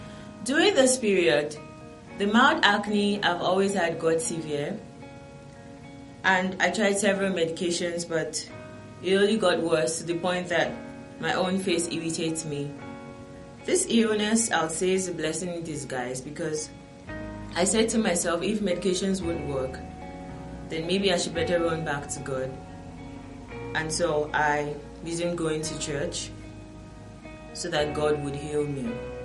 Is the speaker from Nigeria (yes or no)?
yes; Nigeria; also born or lived in Saudi Arabia; I was born in Saudi Arabia, raised in Nigeria, into a Christian family.